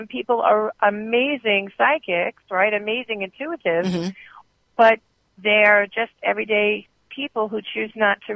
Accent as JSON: {"language": "English", "region": "New York", "country": "United States", "said": "And I'm from New York, everybody, you know, and I've got that, come to my house, let me feed you, you know."}